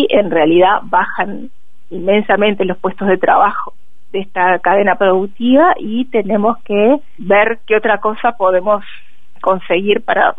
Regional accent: Uruguay; Yo lo que creo es que debemos plantearnos como uruguayos cuál es el futuro de país que queremos

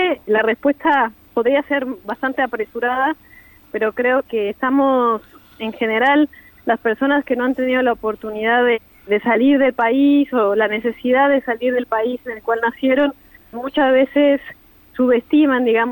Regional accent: Montevideo, Uruguay; reivindicamos que ante todo somos montevideanas, ¿no?

